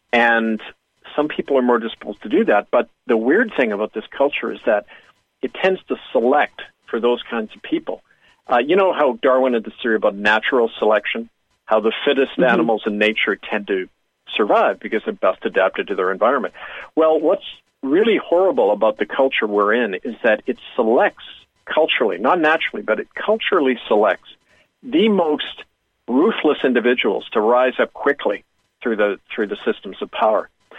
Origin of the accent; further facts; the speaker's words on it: Vancouver, British Columbia, Canada; I grew up in Kitsilano up by UBC.